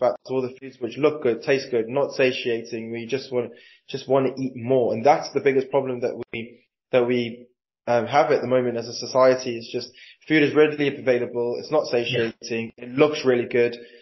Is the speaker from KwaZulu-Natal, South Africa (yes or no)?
yes; KwaZulu-Natal, South Africa; Oh, I'm born and bred in South Africa. I'm from the north coast of KwaZulu-Natal, where the middle of winter is 28 degrees.